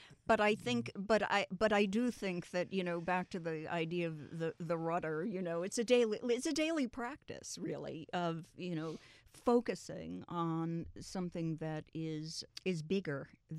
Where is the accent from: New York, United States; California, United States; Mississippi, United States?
New York, United States; New York City; moved away; up in New York City. Then I moved to New Mexico.